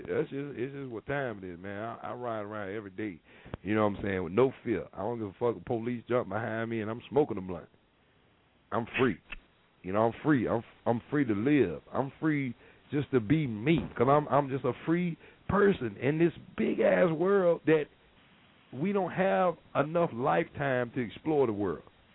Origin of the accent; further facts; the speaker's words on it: Tampa, Florida, United States; I'm from 34th and Chelsea Street, Tampa, Florida.